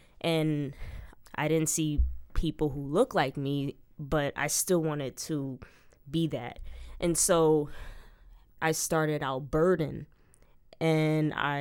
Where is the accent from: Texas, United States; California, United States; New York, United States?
New York, United States; New York City; I grew up in New York City in the housing projects downtown, and I've always had an interest in wildlife and conservation.